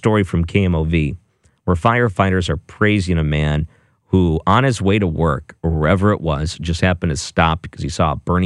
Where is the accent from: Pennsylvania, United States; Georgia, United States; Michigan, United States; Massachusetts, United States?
Michigan, United States; Detroit; I remember when I grew up in Detroit, and Scotty Bowman, when he was coaching the Red Wings